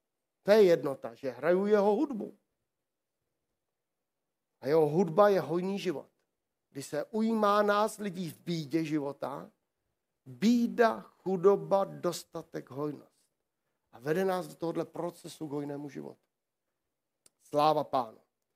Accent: Volary, South Bohemian Region, Czechia; Já jako kluk, já jsem z Volar původem.

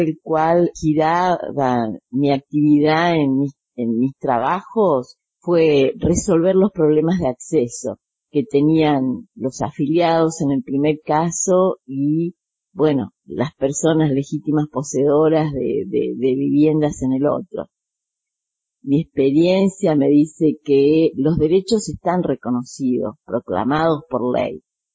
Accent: Formosa, Argentina; moved away as an adult; now in Buenos Aires, Argentina; Me gusta decir que soy formoseña y que vine a la ciudad de Buenos Aires a estudiar en la Facultad de Derecho.

